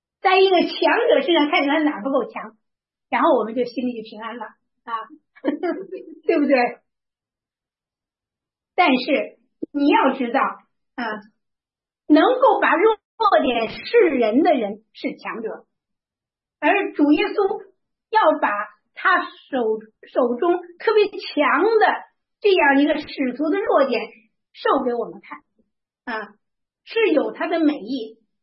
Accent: China; 这个是在我们中国人心中很难想起来的。

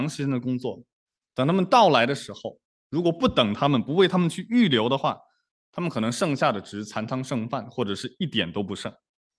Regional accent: Shandong, China; 我老家是山东的，那我们在山东的任何的宴会排座位都是有一个讲究的

